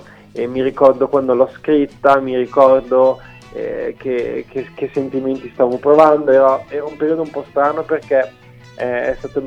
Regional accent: Bologna, Emilia-Romagna, Italy; perché noi siamo di Bologna

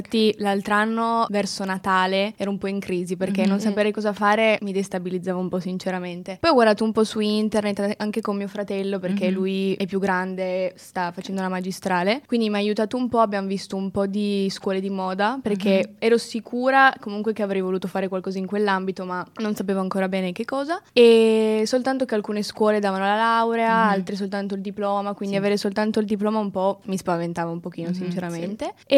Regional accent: Ivrea, Piedmont, Italy; now in Milan, Italy; io vengo da Ivrea, un paesino in provincia di Torino. Sono qua a Milano da inizio anno

